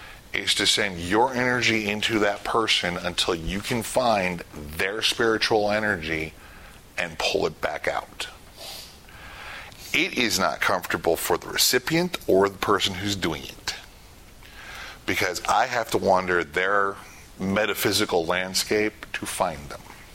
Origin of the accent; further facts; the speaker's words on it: Michigan, United States; born there; also born or lived in California / Texas / Louisiana / Maryland; I am actually, originally I was born in Michigan, and we moved around a great deal. I have been to California, to Texas, to Louisiana, to Maryland, and I'm back in Maryland.